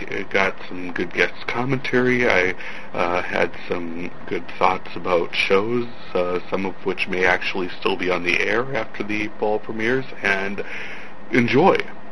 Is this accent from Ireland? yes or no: no; North Dakota, United States; I am from North Dakota